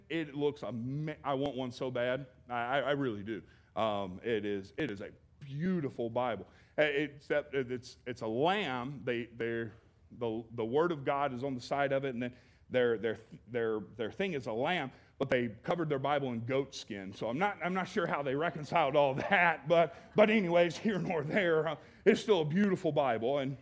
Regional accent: Jackson, Tennessee, United States; now in Goshen, United States; I grew up in Jackson, Tennessee, started riding on the church bus when I was 10 years old. I didn't really come from anything, trailer parks, and that was my lot in life.

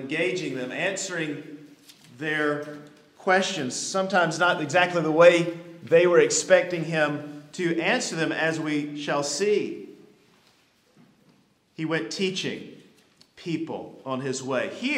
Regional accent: Elkin, North Carolina, United States; If he were going from Charlotte up to Elkin, my hometown of Elkin, which of course in this scenario would be Jerusalem.

